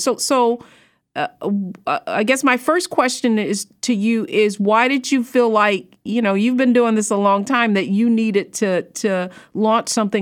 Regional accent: Detroit, Michigan, United States; And I'm from Detroit, yeah, so it's interesting.

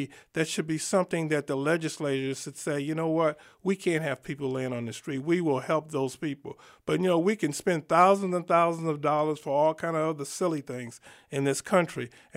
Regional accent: New York City, New York, United States; I'm from New York City, and when I used to go to work in Manhattan, I go to work at 6 o'clock in the morning.

